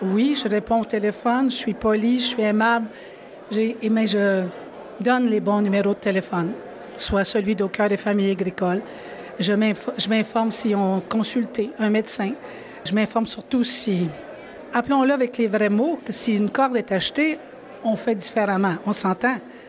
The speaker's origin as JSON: {"language": "French", "town": "Frelighsburg", "region": "Quebec", "country": "Canada", "tie": "born or raised there", "said": "Je suis native de Frolicsburg, un petit village, tout petit."}